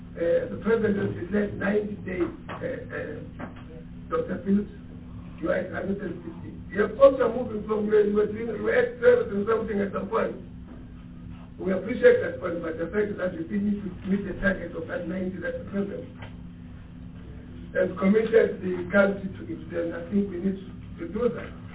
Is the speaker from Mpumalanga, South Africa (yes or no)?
yes; Bushbuckridge, Mpumalanga, South Africa; I come from Bushbuck Ridge. Up until I was 30, I did not know that somebody can get into the house and relieve himself.